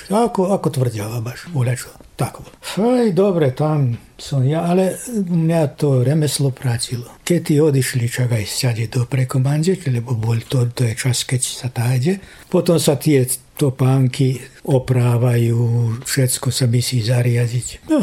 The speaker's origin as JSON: {"language": "Slovak", "region": "Vojvodina", "country": "Serbia", "said": "ja som si z Vojvodine."}